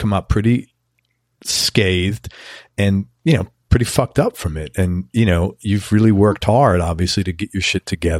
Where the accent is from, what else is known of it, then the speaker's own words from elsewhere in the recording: Bronx, New York, United States; Like, I'm from the Bronx. We did not have communes.